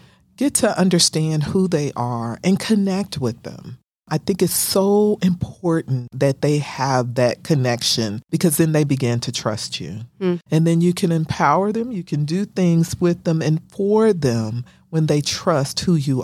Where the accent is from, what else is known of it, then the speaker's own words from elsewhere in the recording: Chicago, Illinois, United States; Chicago, Illinois.